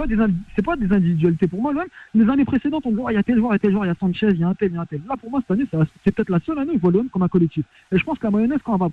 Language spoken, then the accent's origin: French; Paris, Île-de-France, France; Moi, je suis parisien.